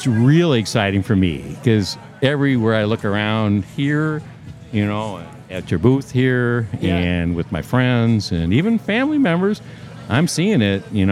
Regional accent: United Kingdom; I mean, I always refer, like, I'm a Brit, you know

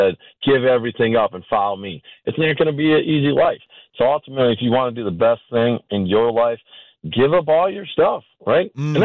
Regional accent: Milwaukee, Wisconsin, United States; You know, I was born and raised in Milwaukee. I have no plans on leaving.

